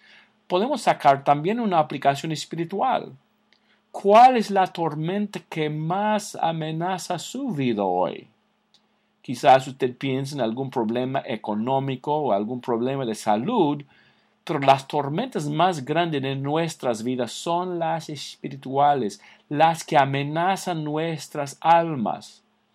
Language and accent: Spanish; Alabama, United States; Yo soy de Alabama, donde a veces hay tornados.